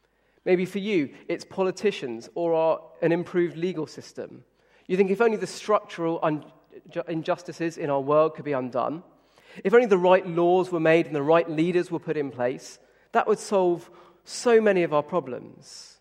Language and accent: English; United Kingdom; And then being British, I kind of wanted to put